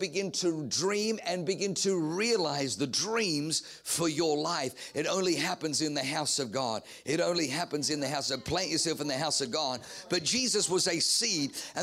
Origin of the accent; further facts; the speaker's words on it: Australia; I grew up in Australia. And Australia has something they never mention on our tourism commercials.